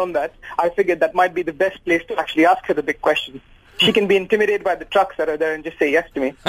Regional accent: Mangalore, Karnataka, India; I'm from Mangalore.

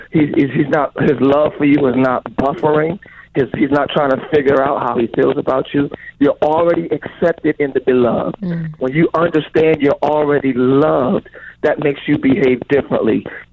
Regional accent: New Jersey, United States; I'm from New Jersey. I'm sick of the cold. I'm sick of the snow.

